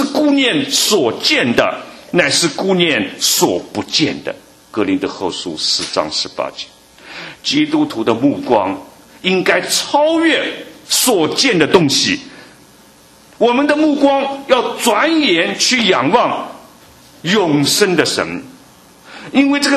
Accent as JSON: {"language": "Chinese", "region": "Shanghai", "country": "China", "tie": "born or raised there", "said": "我在从小在上海长大，上海有一座楼叫"}